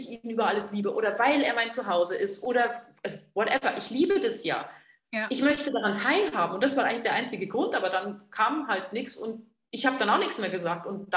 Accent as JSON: {"language": "German", "region": "Bavaria", "country": "Germany", "tie": "born there", "said": "ich muss mich mal daran erinnern, weil ich bin ja in Bayern geboren, da sagt man der Butter."}